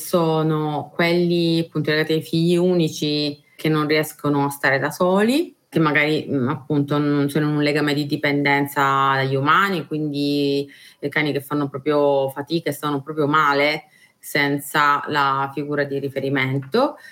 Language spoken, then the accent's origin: Italian; Palermo, Sicily, Italy; La sensazione che ho da palermitana, che vive qui, insomma, da sempre, no?